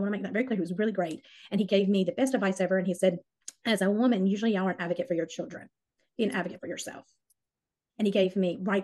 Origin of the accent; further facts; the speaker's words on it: South Carolina, United States; I'm originally from South Carolina, where we're stationed.